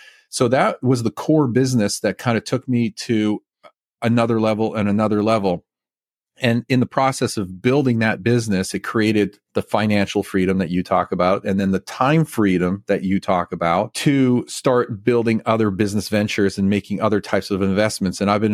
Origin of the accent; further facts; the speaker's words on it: Canada; now in United States; I grew up in Canada, was born there, moved to the US 25 years ago. I have three citizenships: Italian citizenship, Canadian citizenship, and American citizenship.